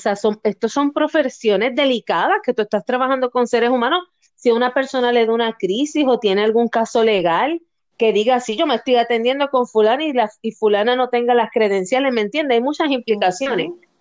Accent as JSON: {"language": "Spanish", "country": "Puerto Rico", "said": "Es, ponle que habemos como 200 puertorriqueños porque tenemos un grupo donde nos conocemos, van y vienen, pero no suben más de 200."}